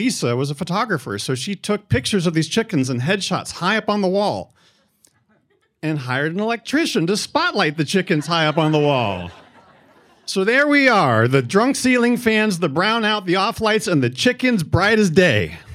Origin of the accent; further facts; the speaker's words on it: California, United States; I'm from California. We had brownouts.